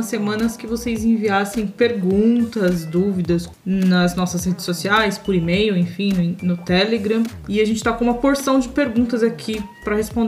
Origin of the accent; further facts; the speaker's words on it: São Paulo, Brazil; accent: paulista; Nós moramos em São Paulo e somos paulistas e temos sotaques de paulistas.